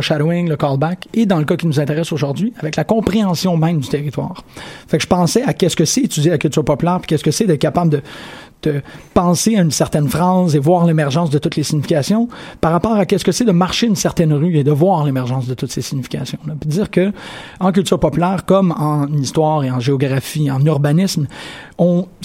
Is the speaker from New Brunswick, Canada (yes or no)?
no; Sherbrooke, Quebec, Canada; Ok, bon, je viens de Sherbrooke.